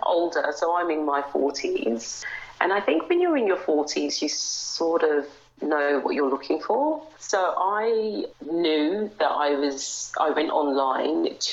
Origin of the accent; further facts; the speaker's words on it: London, United Kingdom; So you may have guessed, I am from the UK. I am from London, although people from London back home think that my accent's disappearing. So I'm glad that you can hear that I am from England.